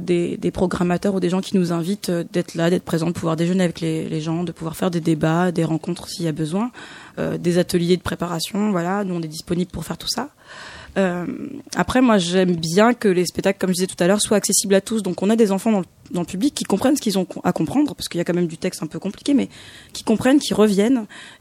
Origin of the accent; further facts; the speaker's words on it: Hauts-de-France, France; Moi, je suis une petite picarde et j'aime bien aller jouer dans les villages picards